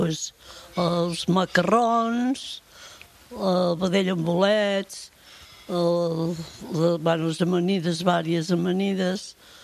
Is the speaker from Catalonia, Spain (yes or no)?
yes; Santa Pau, Catalonia, Spain; jo soc filla de Santa Pau, però em vaig casar amb un noi d'aquí Batet, que és aquí molt a prop d'això